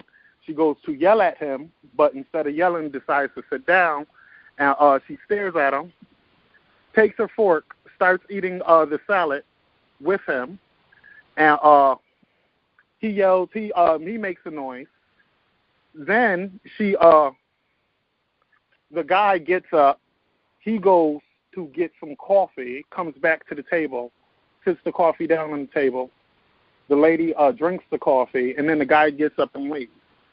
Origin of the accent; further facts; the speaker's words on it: Connecticut, United States; I'm from the Connecticut area.